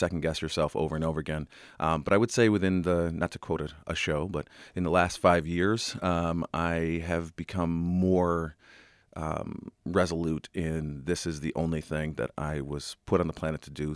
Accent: Rochester, New York, United States; I was one of the very fortunate people in Rochester that Highland Park was my front yard.

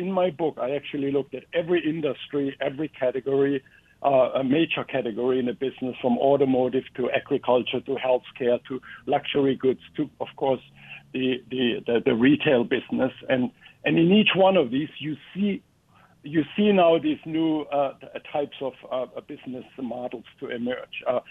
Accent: Germany; moved away; also born or lived in Latin America; I came from Germany originally and spent most of my time, 25 years in Latin America.

